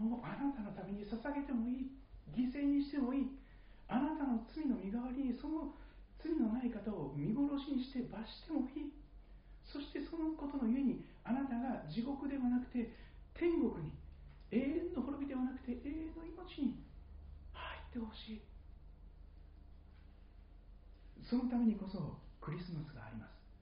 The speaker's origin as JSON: {"language": "Japanese", "region": "Shikoku", "country": "Japan", "said": "私四国の出身ですから"}